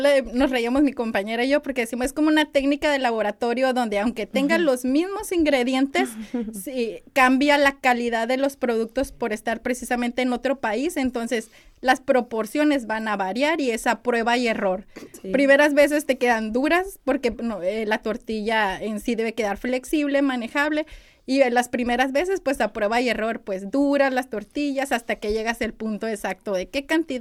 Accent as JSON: {"language": "Spanish", "country": "Mexico", "said": "es verdad que uno como mexicano espera ese sabor"}